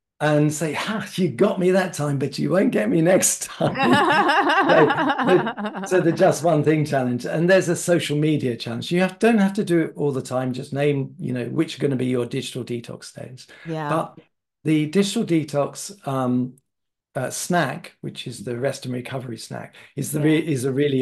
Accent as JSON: {"language": "English", "region": "England", "country": "United Kingdom", "said": "I come from England, UK."}